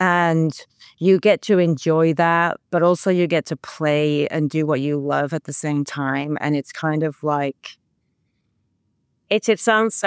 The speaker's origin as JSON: {"language": "English", "region": "Wales", "country": "United Kingdom", "said": "But in saying that, being Welsh, Wrexham is a great place to go to."}